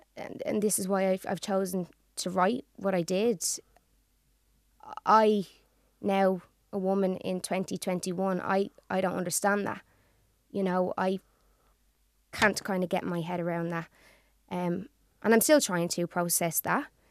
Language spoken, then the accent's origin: English; Ireland; I'm Irish. I'm super proud.